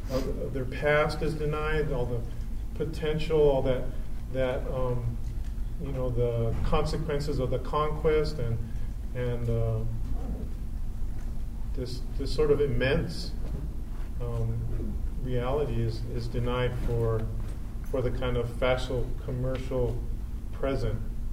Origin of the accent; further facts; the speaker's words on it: Los Angeles, California, United States; I guess growing up in East LA, East LA was for a long time the Jewish neighborhood of Los Angeles